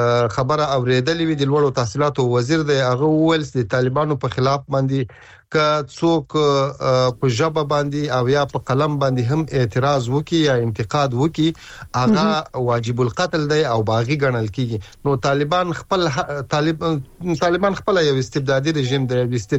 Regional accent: Ghazni, Afghanistan; زه د غزنی ولایت یم.

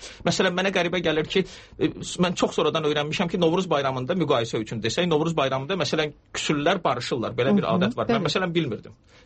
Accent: Baku, Azerbaijan; Nə dərəcədə demək düzgün olar ki, mən Bakılıyam, düzgün olmazdı, amma əlbəttə mən özümü Bakılı hesab eləyirəm.

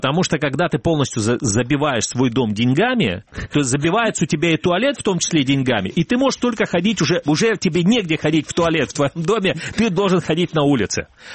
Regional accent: Feodosia, Crimea, Ukraine; в моем родном городе Феодосии

